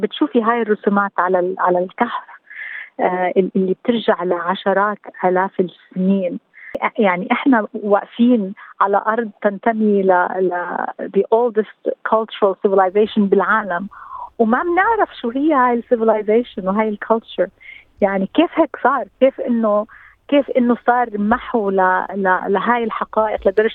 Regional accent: Palestine; now in Australia; لأني حسيت حالي كفلسطينية فقدت أرضي وفقدت يعني تحت احتلال

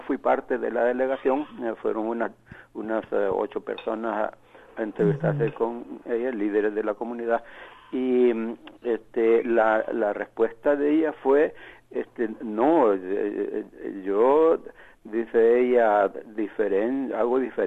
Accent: El Salvador; now in Australia; Y para nosotros, yo soy salvadoreño, fue preocupante nuevamente

